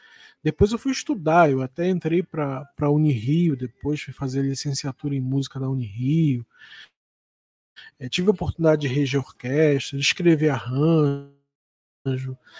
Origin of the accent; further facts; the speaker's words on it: Rio de Janeiro, Brazil; Eu nasci em Madureira, eu morava ali na região do samba